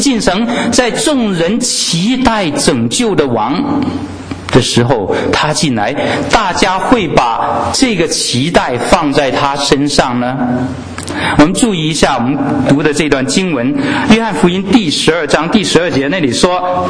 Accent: China; 我们中国人过年的时候，难道都是只是纪念年过去的意义吗？

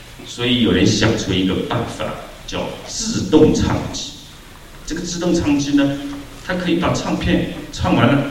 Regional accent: China; 我们中国人是富有盼望。

